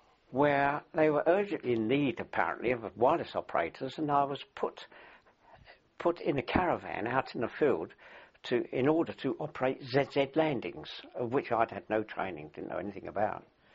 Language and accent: English; New Cross, London, United Kingdom; born there; That was in New Cross. I was born in New Cross, South East London.